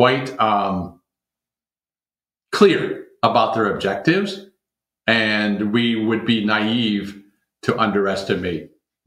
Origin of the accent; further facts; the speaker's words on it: Detroit, Michigan, United States; No, in particular, as a Detroiter, this is really hard for me to look at my hometown and those companies there and come to terms with the fact.